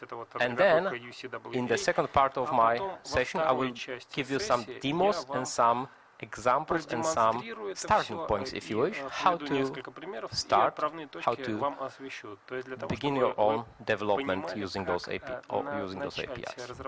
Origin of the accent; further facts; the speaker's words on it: Poland; once again. I'm from Poland.